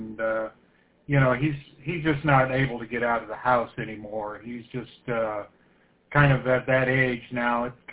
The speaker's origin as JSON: {"language": "English", "town": "Fenton", "country": "United States", "tie": "born or raised there", "lives_now": "Illinois, United States", "said": "I grew up in Fenton. I live in Illinois now"}